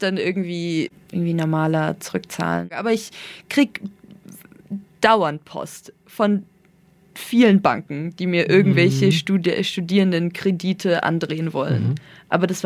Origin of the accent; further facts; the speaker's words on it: Nuremberg, Bavaria, Germany; ich bin immer schon in der Stadt aufgewachsen. Also ich bin in Nürnberg hier in der Südstadt aufgewachsen, mitten im Trubel und jetzt wohne ich in der Innenstadt. Davor habe ich in Gostenhof gewohnt.